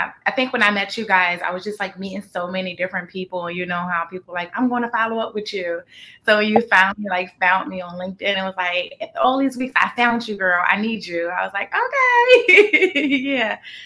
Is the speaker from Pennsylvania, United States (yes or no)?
yes; Philadelphia, Pennsylvania, United States; I'm from Philly.